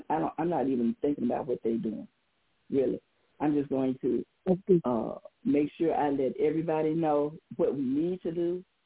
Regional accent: Jackson, Mississippi, United States; born there; for Rasha Unk. And I was born here in Jackson, Mississippi.

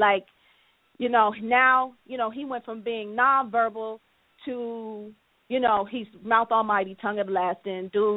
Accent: Newark, New Jersey, United States; I'm from Newark, New Jersey, and a lot of people don't know

